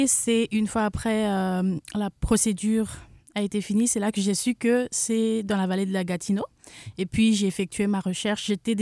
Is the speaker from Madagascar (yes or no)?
yes; Madagascar; tout d'abord, Madagascar, c'est une île.